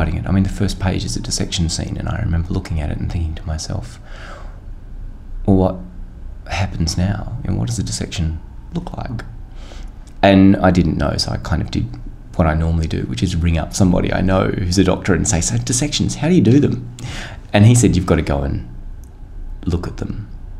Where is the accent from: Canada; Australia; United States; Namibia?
Australia; as an Australian